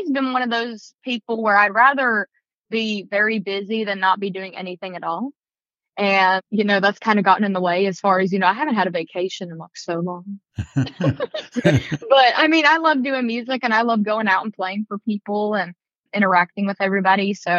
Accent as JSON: {"language": "English", "town": "Bluefield", "region": "Virginia", "country": "United States", "tie": "born or raised there", "said": "Yes, he did a very good job at capturing where I'm from because, you know, he actually lived in West Virginia. So he knew of Bluefield."}